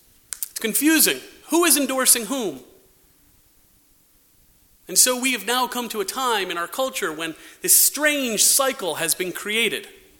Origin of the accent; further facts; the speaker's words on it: Glastonbury, Connecticut, United States; Growing up in Glastonbury, Connecticut, I was reminded often of how important it was for my brothers and me to stay out of the police log in the local paper.